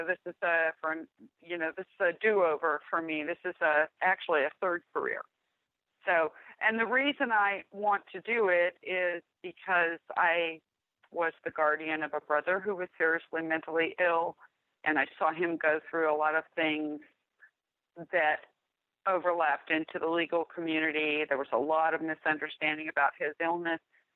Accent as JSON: {"language": "English", "town": "Wilmington", "region": "North Carolina", "country": "United States", "said": "I am from Wilmington, North Carolina, and I am a longtime listener."}